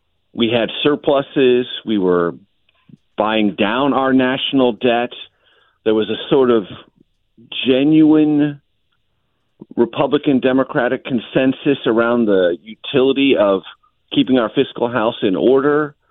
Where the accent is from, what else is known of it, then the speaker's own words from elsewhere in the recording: San Diego, California, United States; When I grew up in San Diego, California, public school kid, Nobody in my family had any experience in journalism at all.